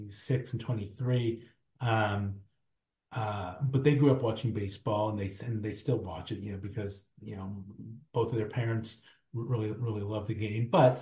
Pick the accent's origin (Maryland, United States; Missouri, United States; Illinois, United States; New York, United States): Missouri, United States; St. Louis; You know, I'm from St. Louis.